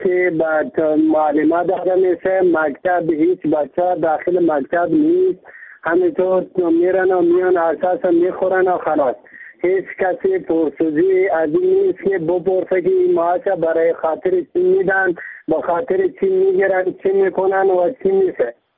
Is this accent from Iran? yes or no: no; Laghman, Afghanistan; از ولایت لغمان، ولسوالی دولتسر،